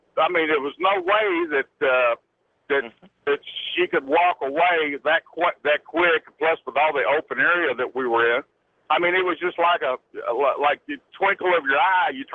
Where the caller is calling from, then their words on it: Texas, United States; Yeah. I'm a caller from Texas.